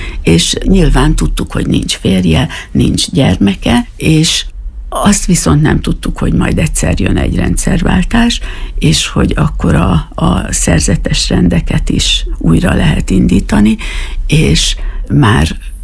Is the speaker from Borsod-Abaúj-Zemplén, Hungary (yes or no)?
yes; Szirma, Borsod-Abaúj-Zemplén, Hungary; És természetesen Miskolcon mi magunk szintén falusi életet éltünk, mert Szirmán laktunk, úgyhogy én ilyen hűséges típus vagyok, mert Szirmán nőttem föl, a szirmai általános iskolába jártam 8 évig